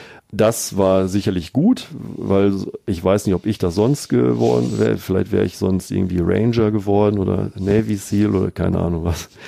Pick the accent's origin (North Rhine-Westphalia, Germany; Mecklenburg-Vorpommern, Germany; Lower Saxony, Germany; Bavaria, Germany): North Rhine-Westphalia, Germany; Bielefeld; nahe meiner Heimatstadt Bielefeld